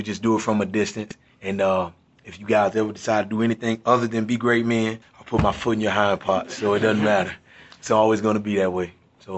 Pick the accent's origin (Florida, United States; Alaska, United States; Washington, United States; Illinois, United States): Florida, United States; I'm not from Highland Springs. I'm from South Florida.